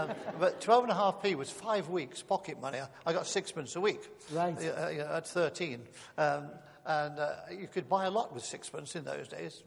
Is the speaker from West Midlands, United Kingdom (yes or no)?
yes; Coventry, West Midlands, United Kingdom; I was born in Coventry. I grew up there. My parents were lovely people, kind, good living, I would say lower working class people.